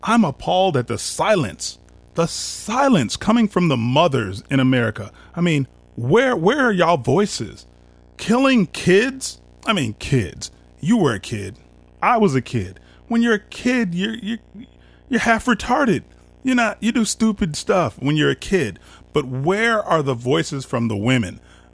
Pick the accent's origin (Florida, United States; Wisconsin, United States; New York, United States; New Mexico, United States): Wisconsin, United States; I grew up in Wisconsin. I know lots of people like that.